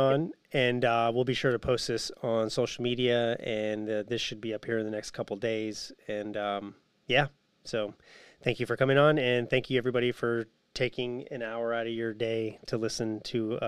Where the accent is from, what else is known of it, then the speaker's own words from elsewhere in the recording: Arizona, United States; I come from Arizona, and there's a lot of stucco buildings. There's a lot of stucco homes.